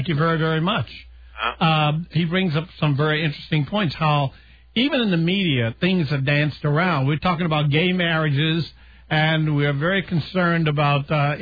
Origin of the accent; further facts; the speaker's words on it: United States; I'm not liberal. I'm American.